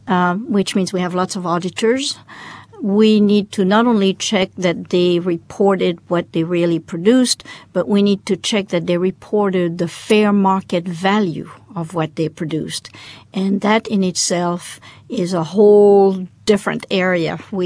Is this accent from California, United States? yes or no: no; Wyoming, United States; I served the governor of my home state of Wyoming.